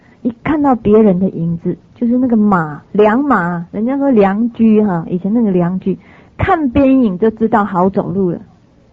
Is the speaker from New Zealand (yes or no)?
no; Taiwan; 我们台湾话有一句话叫嗯等啊，嗯等国语怎么说